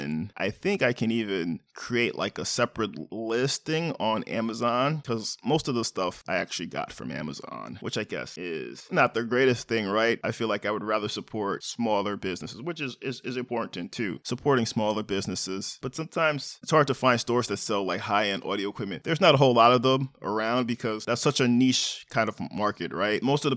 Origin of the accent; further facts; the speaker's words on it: Bronx, New York, United States; And I grew up in the Fordham area of the Bronx, and if you're familiar with that area along Fordham Road, there used to be a record store called Record Explosion